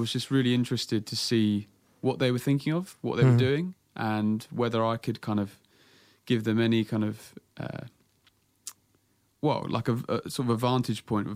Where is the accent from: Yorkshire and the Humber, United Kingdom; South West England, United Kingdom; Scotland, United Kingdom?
South West England, United Kingdom; Bristol; No, I'm from Bristol.